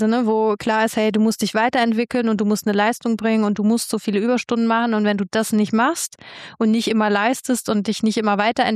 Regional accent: Germany; ich bin aus Deutschland hierher gekommen

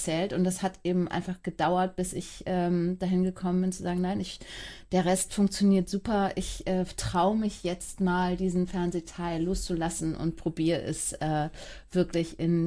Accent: Hamburg, Germany; Ich bin alleinerziehend, bin Hamburgerin und bin 8 Jahre jede zweite Woche in Frankfurt gewesen.

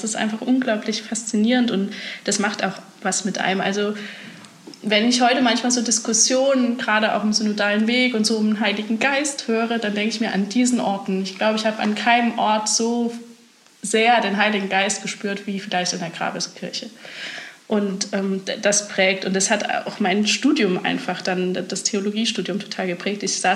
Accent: Germany; ich bin doch Deutsche.

